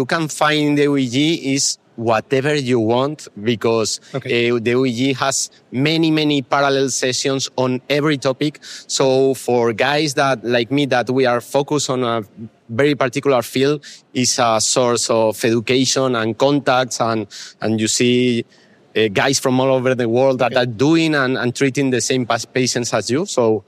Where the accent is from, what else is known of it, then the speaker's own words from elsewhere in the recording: Alicante, Valencian Community, Spain; English is a second language; From Alicante, from Spain.